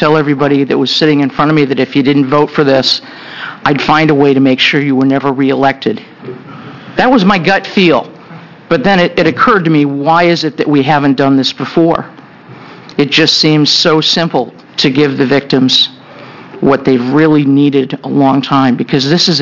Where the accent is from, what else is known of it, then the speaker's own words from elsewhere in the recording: Oregon, United States; I'm from Linn County, a resident of Lebanon.